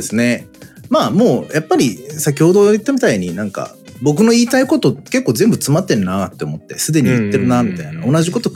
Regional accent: Kyushu, Japan; その東京の仕事からこう逃げるように地元の九州に帰ってですね。

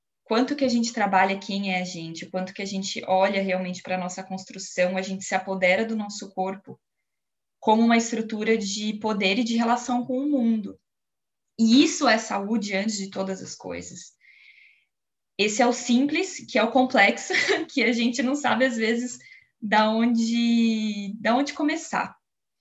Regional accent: São Paulo, Brazil; eu sou brasileira do interior de São Paulo.

